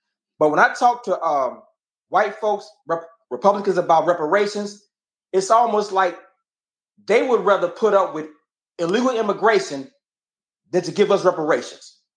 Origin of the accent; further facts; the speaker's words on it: Georgia, United States; I'm from Georgia.